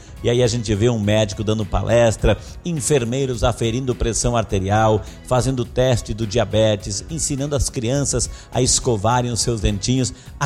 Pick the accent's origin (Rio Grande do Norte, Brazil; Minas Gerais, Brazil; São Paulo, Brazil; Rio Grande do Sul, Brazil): São Paulo, Brazil; São Bernardo do Campo; sou de São Bernardo do Campo, São Paulo.